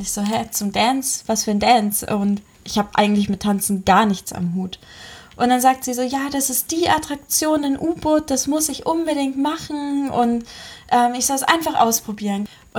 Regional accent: Munich, Bavaria, Germany; In München zum Beispiel, wo ich herkomme

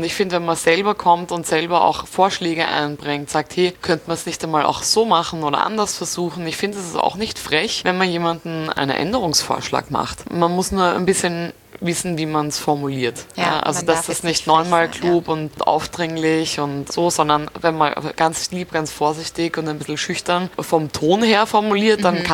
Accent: Austria

